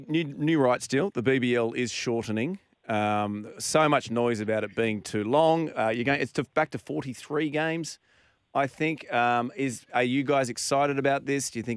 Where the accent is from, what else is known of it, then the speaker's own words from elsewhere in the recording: Sydney, New South Wales, Australia; I grew up in Sydney